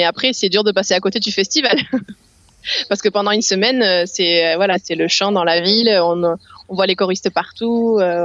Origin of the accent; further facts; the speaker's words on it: Alès, Occitanie, France; born there; Je suis alésienne. Je suis née à Alès et voilà.